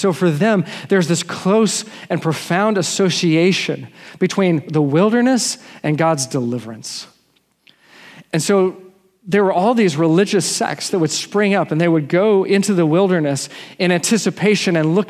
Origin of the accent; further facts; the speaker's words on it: Texas, United States; Like, I grew up in Texas, West Texas, desert, you know, it's wilderness.